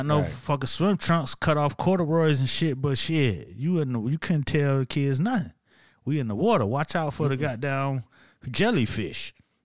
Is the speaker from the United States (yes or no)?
yes; Miami, Florida, United States; I'm from Miami. It's people that say Miami, they don't even fuck with the beach.